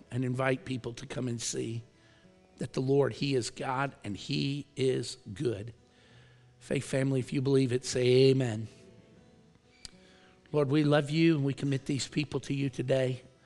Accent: Chicago, Illinois, United States; I said, I was raised in Chicago.

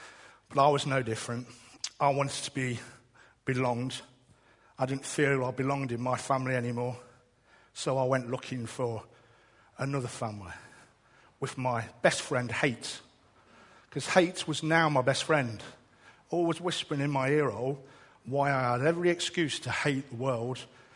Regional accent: England, United Kingdom; Yeah, I'm an Englishman. I'm proud of who I am.

